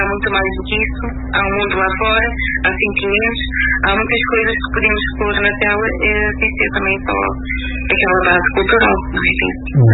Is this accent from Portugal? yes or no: no; Cape Verde; porque eu sou cabo-verdiana e gosto muito